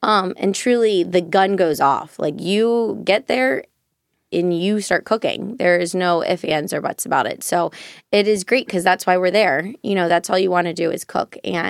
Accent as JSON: {"language": "English", "town": "Cincinnati", "region": "Ohio", "country": "United States", "tie": "born or raised there", "said": "So I grew up in Cincinnati, and I actually grew up close to the river at all points. I grew up in Anderson, and then my parents moved to Riverside Drive in Cincy."}